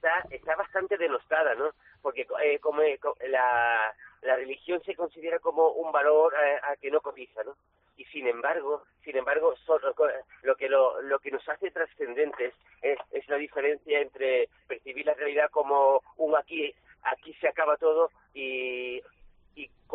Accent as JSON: {"language": "Spanish", "region": "Andalusia", "country": "Spain", "said": "siendo yo andaluz"}